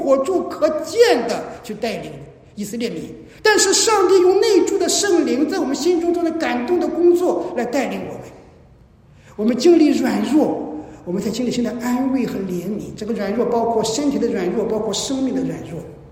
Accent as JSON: {"language": "Chinese", "country": "China", "lives_now": "Canada", "said": "可能是我们中国人的神那个天等等"}